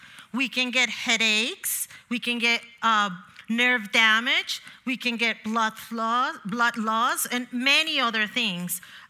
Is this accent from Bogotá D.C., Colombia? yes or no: yes; Bogota, Bogotá D.C., Colombia; moved away as an adult; now in United States; I was born in Bogota, Colombia, and I was raised there until the age of 19, when my mom, my siblings, and I made the journey together here to the United States to build a new life. And here we are, 31 years later.